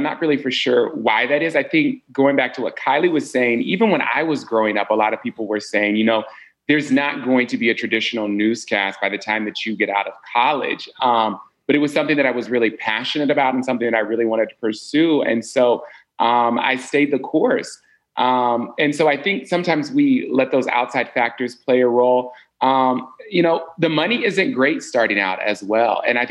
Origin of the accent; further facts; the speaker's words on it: Columbus, Indiana, United States; When I was growing up in Columbus, Indiana, which is just south of Indianapolis